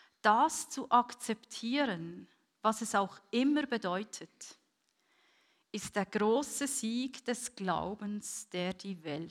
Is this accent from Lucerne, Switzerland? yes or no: no; Bern, Switzerland; ich komme aus dem Bernbiet, mein Mann übrigens auch, aber kennengelernt haben wir uns in Basel.